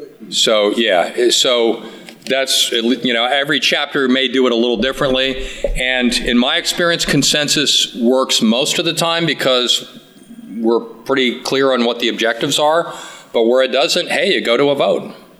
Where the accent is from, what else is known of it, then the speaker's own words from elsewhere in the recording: Carbondale, United States; Because I'm from Carbondale. I'm not from here.